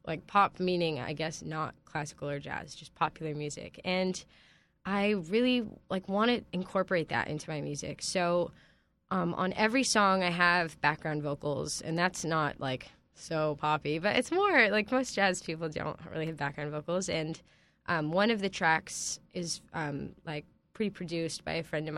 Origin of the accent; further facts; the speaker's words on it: Los Angeles, California, United States; now in New York, United States; I'm from Los Angeles, and I recently graduated from Berklee College of Music. Now I'm living in New York, trying to make it in the big city.